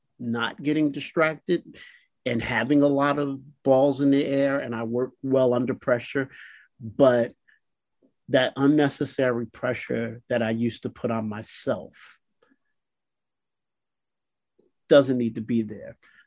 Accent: Newark, New Jersey, United States; I grew up in what was Stella Wright Projects. I grew up on Prince Street in Newark.

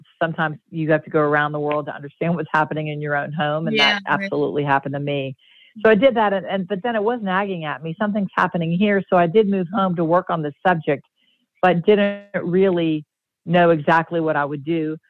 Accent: Lafayette, Louisiana, United States; I grew up in Lafayette amidst a community that was very pro-oil.

